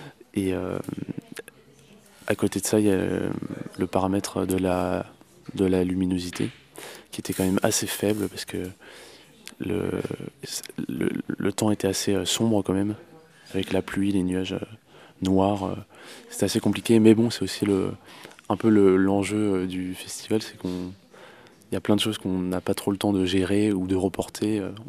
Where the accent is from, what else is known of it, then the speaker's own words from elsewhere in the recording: Nantes, Pays de la Loire, France; je viens de Nantes.